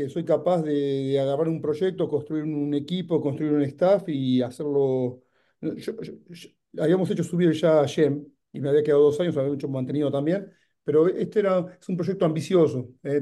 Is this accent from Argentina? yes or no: yes; Mar del Plata, Buenos Aires Province, Argentina; also born or lived in Bragado; Nos fuimos a vivir a Mar del Plata en el 77 con mis viejos. Soy nacido en Bragado. Pues viví 6 años en La Plata.